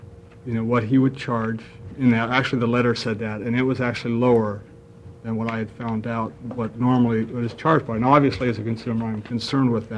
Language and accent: English; Bend, Oregon, United States; I'm from Bend, Oregon.